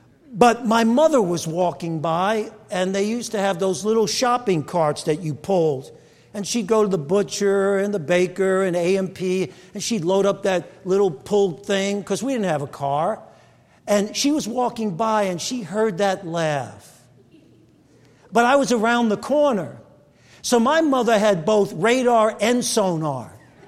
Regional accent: Brooklyn, New York, United States; When I was a kid growing up in Williamsburg, Brooklyn

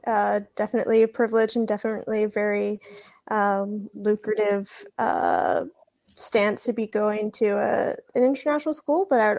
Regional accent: Singapore; growing up in Singapore

